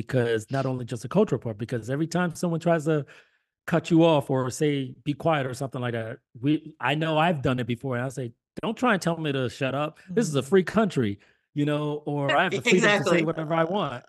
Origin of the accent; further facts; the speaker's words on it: New York City, New York, United States; also born or lived in Germany; the first thing I remember when I used to live in Germany was the first thing I tell them I'm from New York City